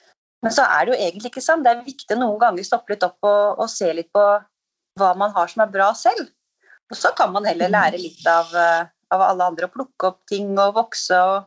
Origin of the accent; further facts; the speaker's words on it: Skjåk, Innlandet, Norway; jeg er fra Sjåk oppe i Gudbrandsdalen, så jeg savnet litt livet på landet.